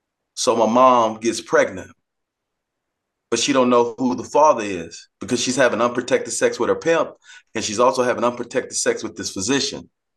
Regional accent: Odessa, Texas, United States; I'm from West Texas, Odessa, Texas.

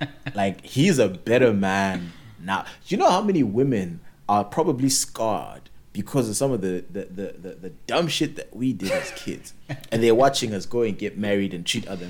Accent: Zimbabwe; Where you lived when we were growing up in Zim, very, very important.

